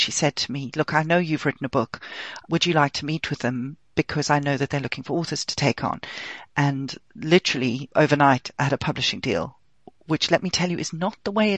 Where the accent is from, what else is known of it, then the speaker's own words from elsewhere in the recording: London, United Kingdom; But I am a Londoner, and I love the city with all my heart.